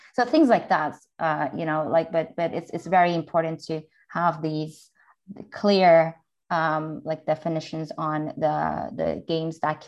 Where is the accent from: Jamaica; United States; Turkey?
Turkey; I'm from Turkey.